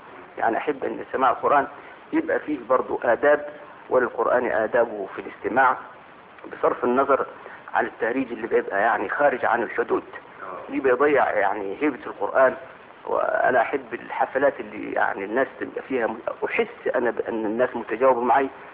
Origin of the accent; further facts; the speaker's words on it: Upper Egypt, Egypt; كنت مترددا في إقامتي في القاهرة أو أكون إقامتي في بلادي الصعيد